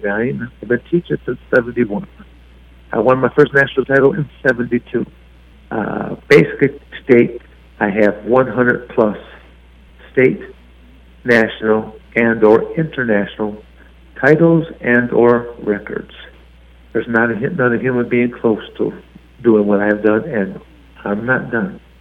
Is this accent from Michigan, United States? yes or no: yes; Michigan, United States; also born or lived in Arizona; I bounce between Michigan and Arizona. I actually look upon them as my two homes. I was born and raised here in Michigan.